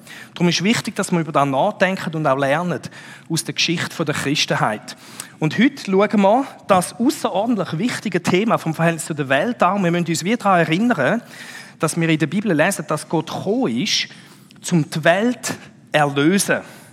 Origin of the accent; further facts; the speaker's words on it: Switzerland; Das ist so ein bisschen wie, wenn wir als Schweizer würden sagen, Berg.